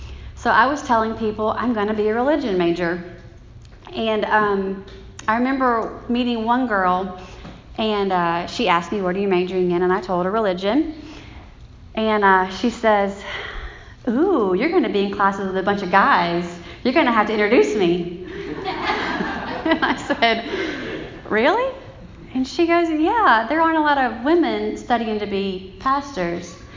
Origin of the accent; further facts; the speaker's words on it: Selma, Alabama, United States; I grew up in Selma, Alabama. You probably have heard of it. There's a lot of history there. I grew up there, was born and raised in a small Nazarene church.